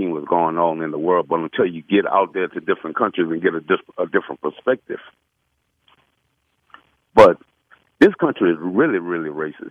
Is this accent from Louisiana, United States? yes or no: yes; New Orleans, Louisiana, United States; I'm from New Orleans, but all my friends, Third Ward, Fifth Ward